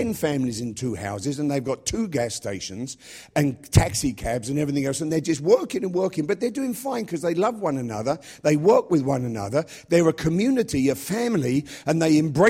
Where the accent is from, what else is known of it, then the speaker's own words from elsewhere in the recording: London, United Kingdom; The reason we never met an American, as soon as we told them we're from London, they said, oh, I'm Irish-Italian.